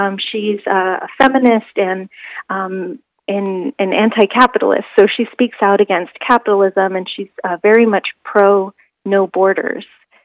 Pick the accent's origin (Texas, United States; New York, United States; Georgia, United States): Texas, United States; but I'm from Texas, and I've seen, you know, the increased militarization